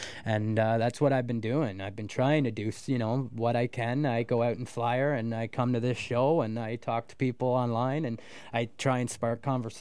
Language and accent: English; Canada; as a Canadian, I feel a little torn about it